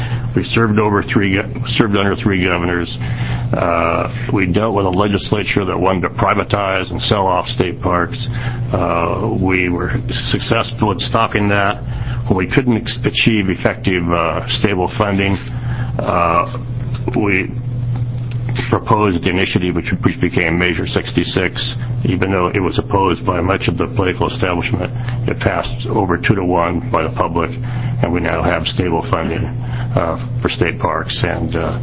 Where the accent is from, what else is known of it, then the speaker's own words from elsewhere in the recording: Oregon, United States; now in Portland, United States; I'm originally from Douglas County and now live in Portland.